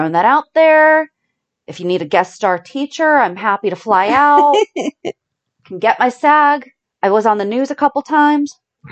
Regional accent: Ireland; We're both Irish, so we're like very excited about this.

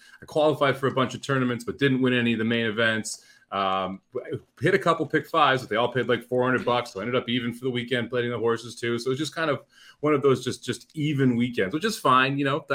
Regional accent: Chicago, Illinois, United States; So when I was young, growing up in Chicago, my dad and I were going to Arlington all the time

